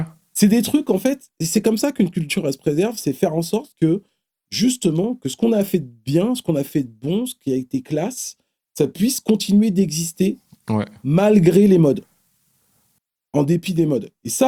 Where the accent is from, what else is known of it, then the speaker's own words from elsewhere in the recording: Bobigny, Île-de-France, France; je viens du Pont-de-Sèvres, à Bobigny. Donc je viens du 9-3. Et j'arrive dans le 9-2.